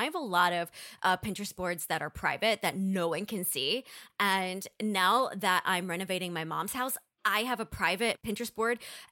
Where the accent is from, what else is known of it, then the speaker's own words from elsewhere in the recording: North Dakota, United States; for the first time ever in my hometown in North Dakota, they raised a pride flag to celebrate the kickoff of our Pride Festival.